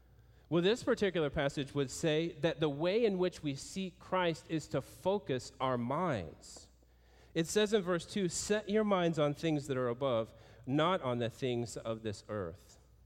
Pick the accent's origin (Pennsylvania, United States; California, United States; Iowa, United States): Iowa, United States; I grew up in Iowa, where the average temperature in the wintertime is typically below freezing.